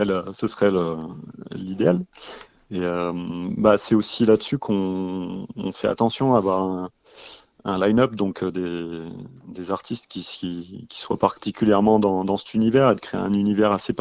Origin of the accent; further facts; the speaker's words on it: Grenoble, Auvergne-Rhône-Alpes, France; je suis originaire de Grenoble.